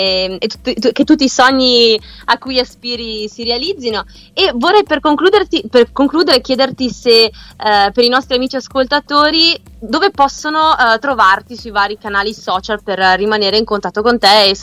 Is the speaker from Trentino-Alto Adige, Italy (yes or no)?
yes; Trentino-Alto Adige, Italy; quindi ti aspettiamo in Trentino dalle mie parti